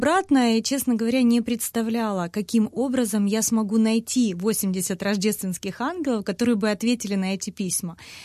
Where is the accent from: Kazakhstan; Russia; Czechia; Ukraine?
Ukraine; Donetsk, Donetsk Oblast; moved away; так как я сама из Донецка, только была переехала